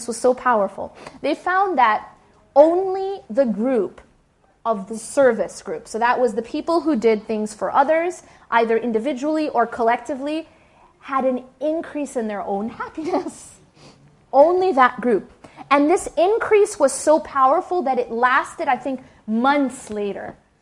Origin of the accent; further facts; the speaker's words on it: Wisconsin, United States; I grew up in Wisconsin.